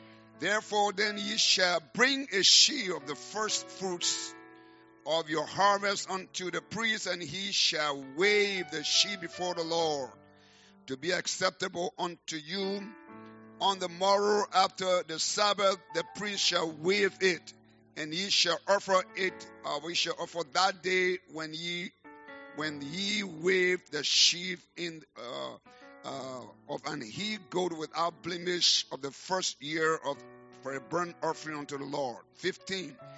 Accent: Liberia; accent: Liberian; Sometimes because of my funny accent from Liberia, people don't understand everything I speak.

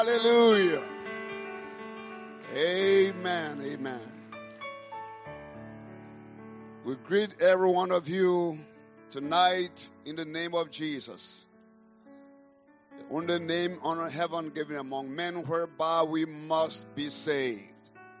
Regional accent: Liberia; You know, I'm from Liberia, West Africa. You understand I'm not from here. I don't speak like you all.

